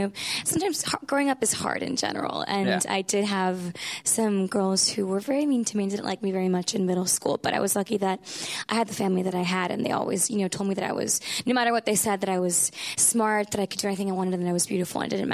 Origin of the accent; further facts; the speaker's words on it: Miami, Florida, United States; also born or lived in Fort Lauderdale; So I was born. I was born in Fort Lauderdale, raised in Miami, and Miami is a very multicultural.